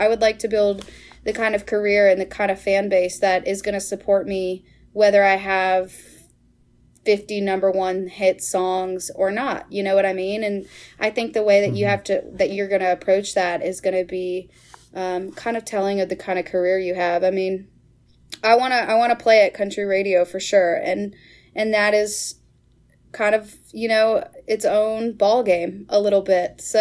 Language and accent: English; Shueyville, Iowa, United States; I'm from the Heartland. I am from a tiny little town by the name of Shueyville, Iowa, born and raised. And, you know, we have two bars and a church in Shueyville.